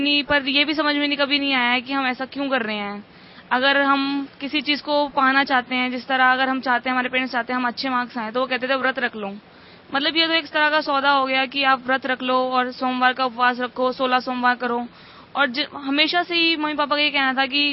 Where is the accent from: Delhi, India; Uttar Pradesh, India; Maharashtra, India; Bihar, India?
Delhi, India; मैं रोहिणी दिल्ली से आई हूँ।